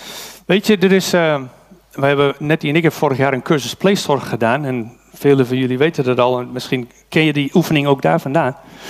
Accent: Canada; Dutch is a second language; also born or lived in Vancouver / Ontario / United States / Amsterdam; now in Loppersum, Netherlands; ik ben bijvoorbeeld een immigrant, ik kom uit Canada. En ik heb in Vancouver gewoond, in Amerika gewoond, in Ontario gewoond, en in Amsterdam gewoond, en in Rijnsburg gewoond, en in Zuid-Holland gewoond. En nu woon ik in Loppersum inmiddels 17 jaar, of in Noord-Groningen

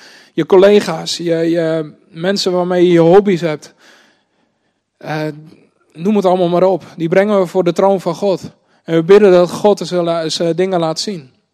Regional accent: North Holland, Netherlands; now in Groningen, Netherlands; Ik kom zelf uit Noord-Holland.

